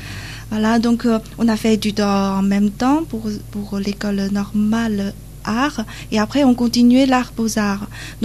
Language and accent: French; Xi'an, Shaanxi, China; French is a second language; En fait, la Shaanxi, c'est la province de la Chine. Donc, la ville exactement, il s'appelle Xi'an. Donc, on vient de la Xi'an. C'est la centre de la Chine, tout centre, comme le cœur de la Chine.